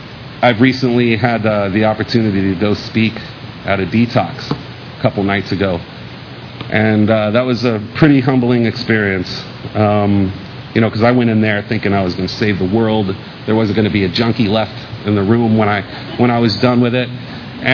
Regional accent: Key West, Florida, United States; I'm from Key West, Florida, and usually when I tell people that and they know the rest of my story, they're like, well, you know, that figures.

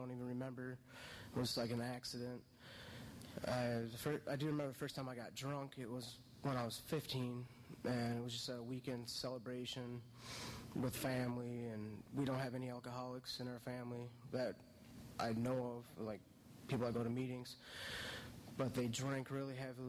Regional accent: Minnesota, United States; moved away as an adult; About me, I grew up in Minnesota, moved down to Florida about 6 years ago.

